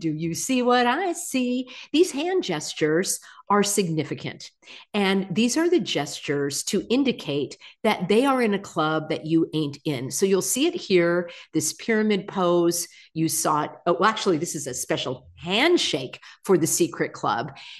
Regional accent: California, United States; And somehow I, as a Californian, am responsible for all of Newsom's horrible policies.

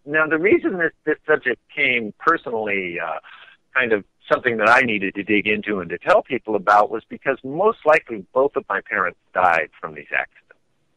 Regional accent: California, United States; Well, I grew up very near the Santa Susana Field Laboratory. As a matter of fact, when I grew up as a kid in the 50s and 60s, it was known as Rocketdyne.

